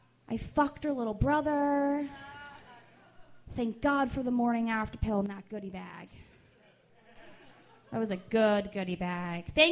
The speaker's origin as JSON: {"language": "English", "town": "Harleysville", "region": "Pennsylvania", "country": "United States", "lives_now": "Philadelphia, United States", "said": "Well, I'm from outside Philly, but it's"}